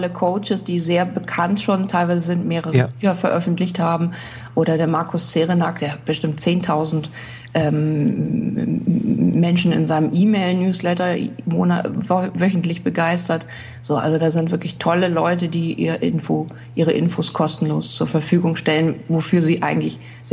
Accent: Hamburg, Germany; ich komme aus Hamburg

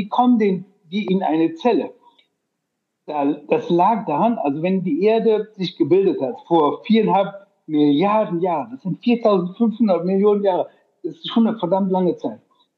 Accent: Rhineland, Germany; accent: Rhenish; ich komme aus dem Rheinland. Also es gibt ja Mitochondrien, manche sagen das, und ich sage Mitochondrien, weil wir einfach so einen rheinischen Slang haben.

